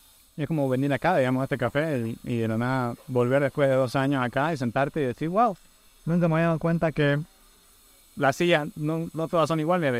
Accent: Bolivia; ahorita que vengo de Brasil, imagínate, es como que hasta ellos reaccionaban, pucha, los bolivianos no viajan tanto, me decían. Es raro ver bolivianos por acá, yo.

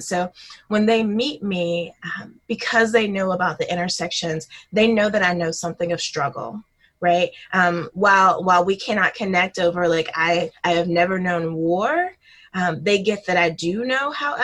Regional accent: South Carolina, United States; I think because I was a Black girl growing up in South Carolina, mm-hmm.

